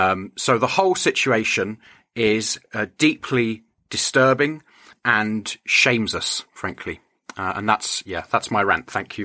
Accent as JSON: {"language": "English", "town": "Folkestone", "region": "South East England", "country": "United Kingdom", "tie": "born or raised there", "said": "Napier Barracks, which is a decommissioned army barracks in Folkestone, which happens to be my hometown."}